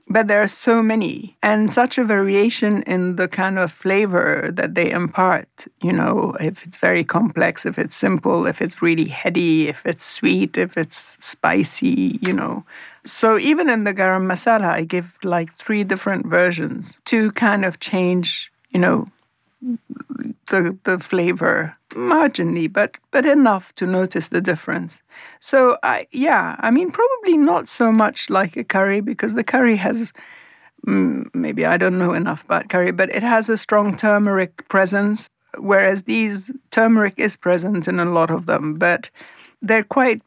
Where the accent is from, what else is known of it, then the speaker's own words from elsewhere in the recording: Beirut, Beirut Governorate, Lebanon; And I was brought up in Beirut, which was a seaside city.